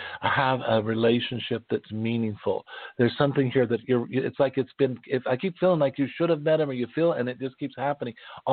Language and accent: English; Wyoming, United States; born there; So those of you know that, you know, I was born in Wyoming, and they say we're a little rough.